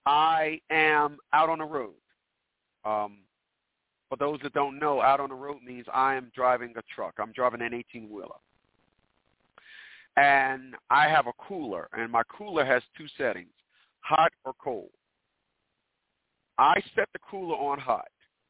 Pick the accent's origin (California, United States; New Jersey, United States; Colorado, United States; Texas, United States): New Jersey, United States; Newark; I'm from Newark, New Jersey.